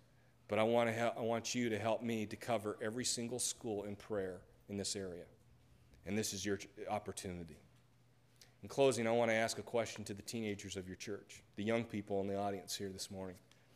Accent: Nebraska, United States; church where I grew up in western Nebraska. I mean, you think Wilson's small. You need to come to my hometown. literally, western Nebraska, where the deer and the antelope roam.

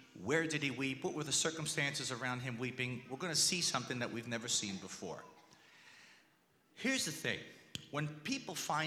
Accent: New Jersey, United States; And plus, I'm from New Jersey. Whenever I see a flash go off, I want to dive under a car.

